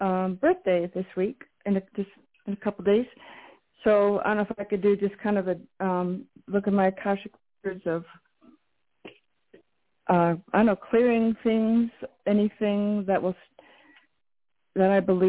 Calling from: New Mexico, United States; in New Mexico.

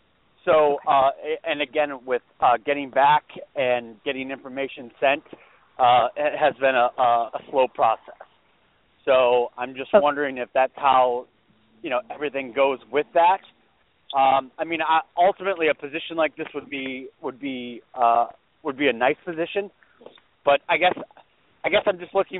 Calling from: California, United States; I'm calling from California

